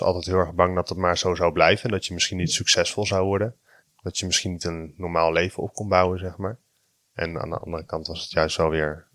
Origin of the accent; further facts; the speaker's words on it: Harderwijk, Gelderland, Netherlands; Ik kom uit Harderwijk, grote jongen.